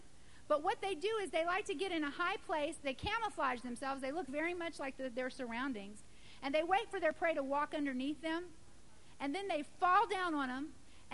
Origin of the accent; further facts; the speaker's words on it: Lomé, Togo; also born or lived in Africa; See, I grew up in Africa. I know pythons personally. When we first moved to Lomé, to Togo, we didn't speak Ewe or Mina